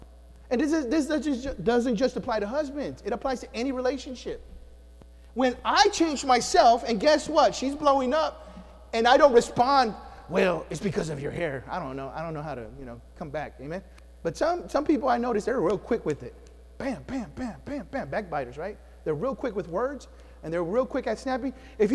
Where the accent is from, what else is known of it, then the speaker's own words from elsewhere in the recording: Houston, Texas, United States; I grew up in Houston, I can take it.